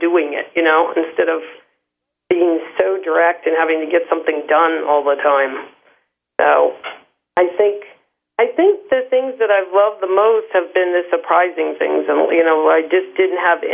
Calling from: New York City, New York, United States; New York City.

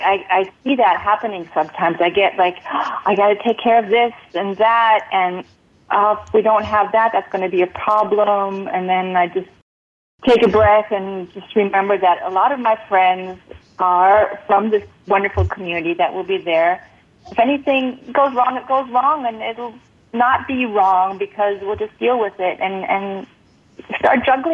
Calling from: Munich, Bavaria, Germany; I'm calling in from Munich in Germany.

